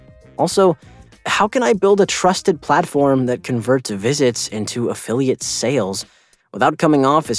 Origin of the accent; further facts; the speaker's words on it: Springfield, Missouri, United States; Hi, Chris. … from Springfield, Missouri.